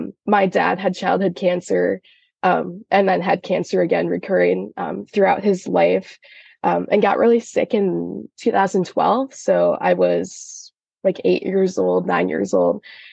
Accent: Pewaukee, Wisconsin, United States; I'm from Pewaukee, Wisconsin. Cool. So right outside of Milwaukee, about an hour outside of Madison.

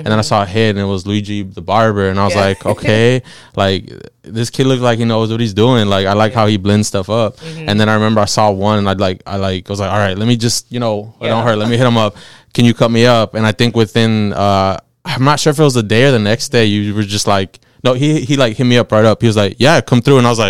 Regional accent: Avon Park, Florida, United States; I'm from Florida. Shout out Florida. No, yeah. So I'm from I was born in Avon Park, Florida. My parents are from Mexico, from Tamaulipas, Mexico.

